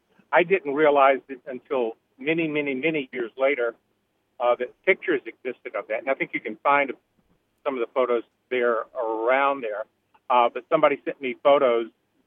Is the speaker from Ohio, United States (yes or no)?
no; Montgomery, Alabama, United States; I grew up in Montgomery, Alabama. I enrolled in Auburn in 1969